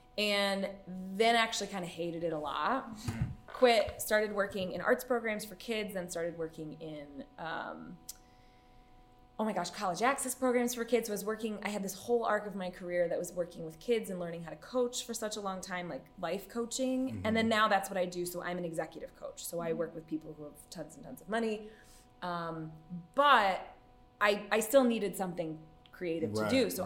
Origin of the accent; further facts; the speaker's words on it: Oak Park, Illinois, United States; I grew up in Oak Park.